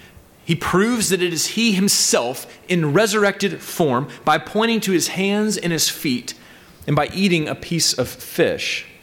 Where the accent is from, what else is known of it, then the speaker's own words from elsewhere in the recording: Tennessee, United States; I'm from East Tennessee, and I love hiking in the mountains.